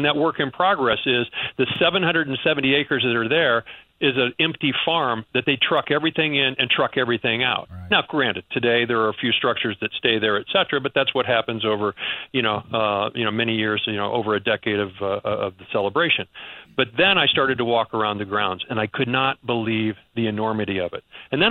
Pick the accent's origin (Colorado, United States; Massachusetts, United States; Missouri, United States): Missouri, United States; I'm from the Midwest. I'm from Missouri.